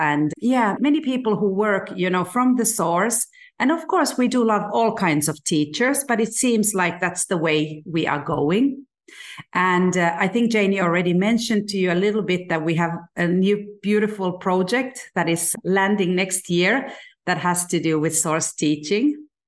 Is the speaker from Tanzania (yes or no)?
yes; Tanzania; So when I was young, I grew up in Tanzania.